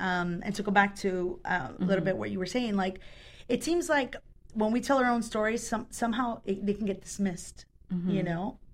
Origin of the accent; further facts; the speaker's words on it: Chicago, Illinois, United States; born there; first language Spanish; also born or lived in Mexico; I was born in Chicago, but at 3 months old I was taken to Mexico. So my first language actually was Spanish.